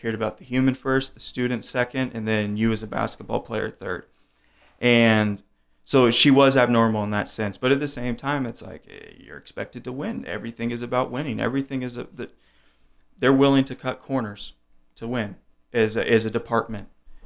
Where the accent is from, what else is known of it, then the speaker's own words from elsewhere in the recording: Fresno, California, United States; I grew up in Fresno, which and a lot of my family lived in Tulare